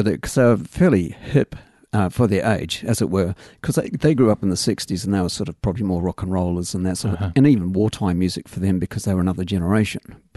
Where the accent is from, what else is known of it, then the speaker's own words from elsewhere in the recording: England, United Kingdom; Probably in childhood, growing up in England